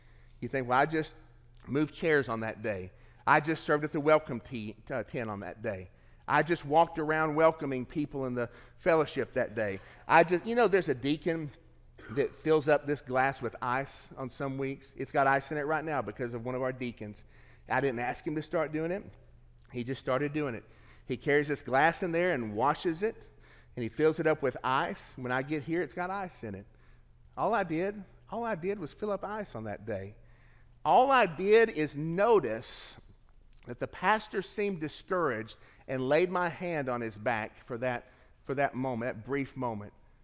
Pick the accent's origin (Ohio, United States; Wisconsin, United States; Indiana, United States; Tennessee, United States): Tennessee, United States; I'm from Tennessee. I'm not a huge football fan, you know that.